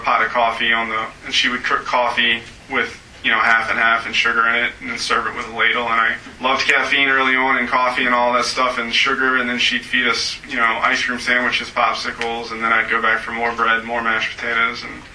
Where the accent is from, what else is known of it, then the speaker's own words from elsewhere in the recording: Baton Rouge, Louisiana, United States; I didn't grow up in the Midwest. I grew up in Baton Rouge, Louisiana. I was a middle child of three.